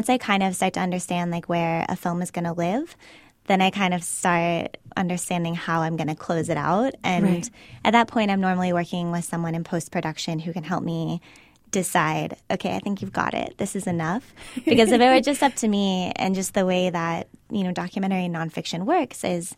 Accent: Midwest, United States; And I'm a Midwesterner. I've been living in New York City

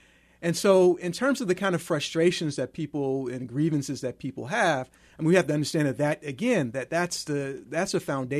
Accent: Chicago, Illinois, United States; and I grew up in Chicago. So this might sound strange coming from me because Chicago is a very racially segregated city.

